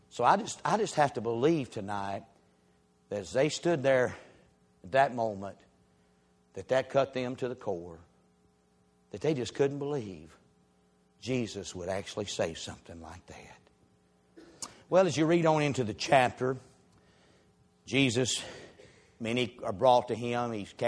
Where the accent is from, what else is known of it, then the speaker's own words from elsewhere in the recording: Pea Ridge, Alabama, United States; Now, growing up in Pea Ridge, Alabama, I don't know we ever had any tempest.